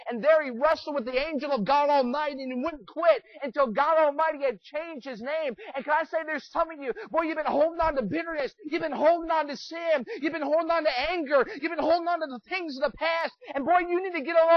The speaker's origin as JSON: {"language": "English", "region": "New Hampshire", "country": "United States", "tie": "born or raised there", "said": "I grew up there in New Hampshire where that main story took place."}